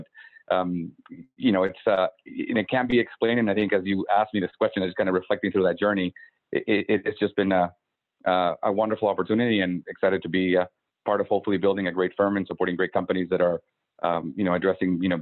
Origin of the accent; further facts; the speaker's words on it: Guatemala; English is a second language; moved away as an adult; also born or lived in Austin, United States; now in United States; So I am originally from Guatemala, where I was born and raised. And I moved to the United States for college. I went to the University of Texas in Austin, and I've been here ever since.